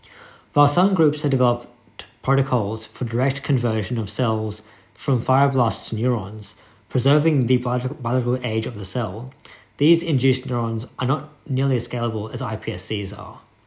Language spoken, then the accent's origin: English; Australia; now in United Kingdom; As an Australian studying in the UK, friends at home often quip how excellent it must be to be situated near Europe